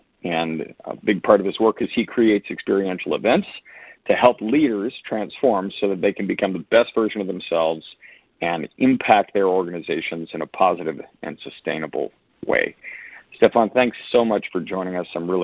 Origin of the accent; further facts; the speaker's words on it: United States; Well, so because my mother is Canadian, that means that I am like only half asleep. I'm American, so basically half of me is awake.